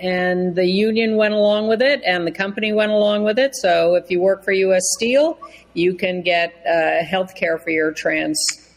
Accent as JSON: {"language": "English", "region": "Connecticut", "country": "United States", "tie": "born or raised there", "said": "This is my home state. I hate to think of anyone in Connecticut being so hateful."}